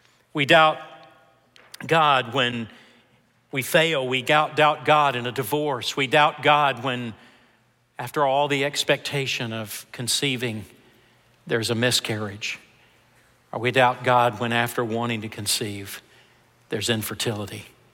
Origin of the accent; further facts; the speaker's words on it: Memphis, Tennessee, United States; before coming to Memphis, Tennessee, my hometown, and being pastor there.